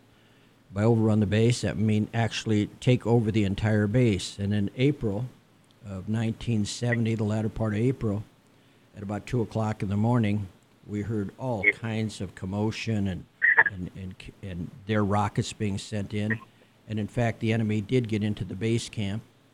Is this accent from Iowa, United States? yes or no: yes; Sioux City, Iowa, United States; also born or lived in Chicago; When I was born in Chicago. We lived there for a couple years, then we came back here to Sioux City. I grew up in Sioux City, went to St. Francis grade school.